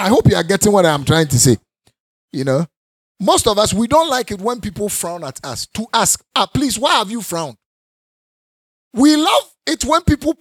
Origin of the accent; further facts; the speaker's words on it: Ghana; You know, I'm not from any other African country. I'm from Ghana. So I know Ghanaians because I'm a Ghanaian.